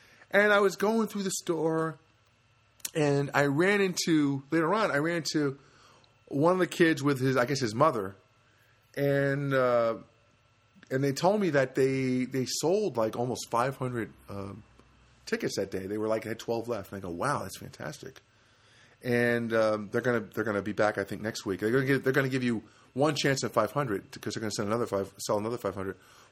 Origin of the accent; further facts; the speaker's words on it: New Jersey, United States; Because I'm from Jersey, and I would say, hey, I'm from Jersey. That's how we talk, you know.